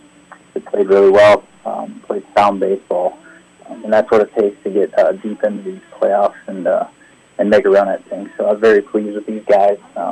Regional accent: Mitchell, South Dakota, United States; Yeah, I grew up in Mitchell, and now we've lived here for about 6 years, and we're looking to make a home here.

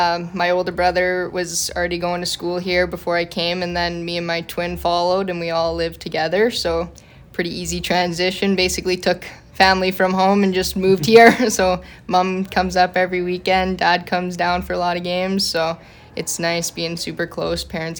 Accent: Lloydminster, Canada; moved away; I just got an opportunity to move out of my hometown, out of Lloydminster, and get behind a good coach there

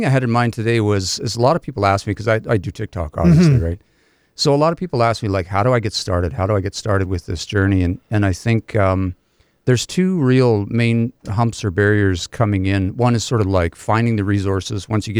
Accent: Canada; growing up in Treaty 6 territory, right?

